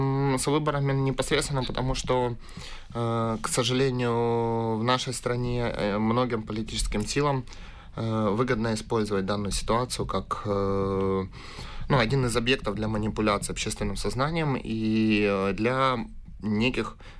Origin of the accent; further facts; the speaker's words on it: Mariupol, Donetsk Oblast, Ukraine; вот город Мариуполь, откуда я родом